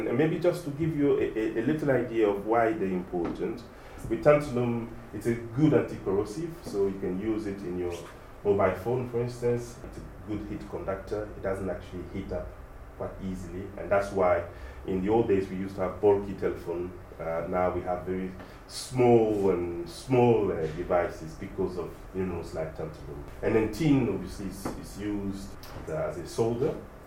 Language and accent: English; DR Congo; I've traveled in the Congo. I'm from the Congo. I have family there.